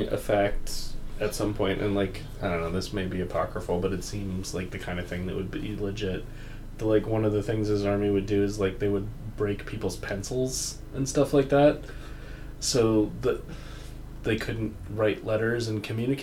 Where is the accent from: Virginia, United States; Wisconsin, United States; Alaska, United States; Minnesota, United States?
Virginia, United States; And it turned the whole thing from what I remember from growing up in Virginia and absorbing the Civil War that way.